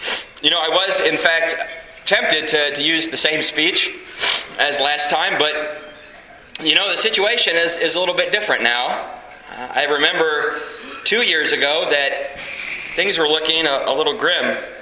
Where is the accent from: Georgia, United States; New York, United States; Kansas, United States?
Kansas, United States; Lansing; I went all through public schools in Kansas. I'm native of Kansas. I was born in Lansing. I went to Lansing public schools all through. I graduated from the University of Kansas with a degree in computer science. So I've been in Kansas my whole life